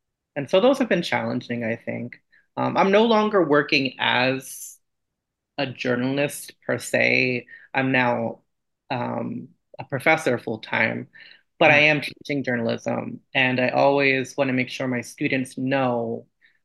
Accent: United States; being Asian American has absolutely impacted what choices I've made in my career

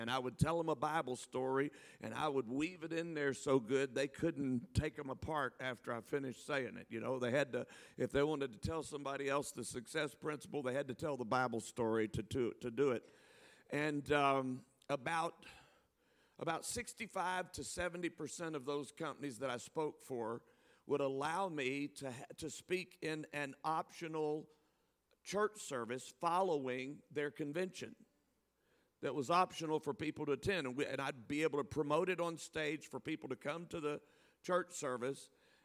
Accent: New Orleans, Louisiana, United States; well, we come from New Orleans. And in South Louisiana, we have people called Cajuns.

